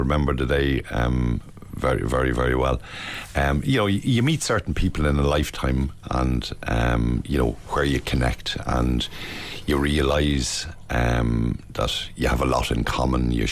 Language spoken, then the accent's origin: English; Celbridge, Kildare, Ireland; I'm originally from Selbridge in County Kildare. And we farmed at home and got the appetite for all things livestock.